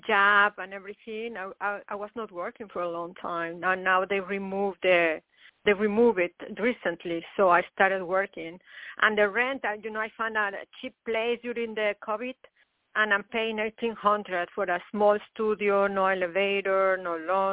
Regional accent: Mexico; now in New York City, United States; I'm from Mexico, and I live in New York City, and that's the other thing.

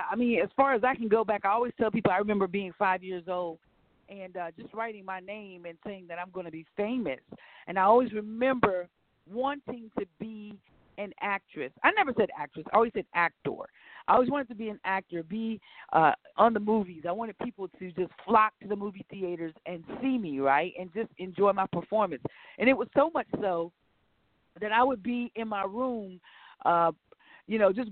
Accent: South Carolina, United States; Again, I am from Williamsburg County, located here in King Street, South Carolina. So I'm from the woods, y'all, country girl.

